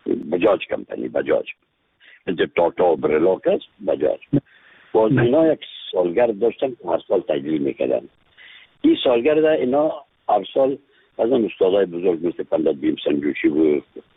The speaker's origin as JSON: {"language": "Persian", "country": "Afghanistan", "said": "از افغانستان هستیم"}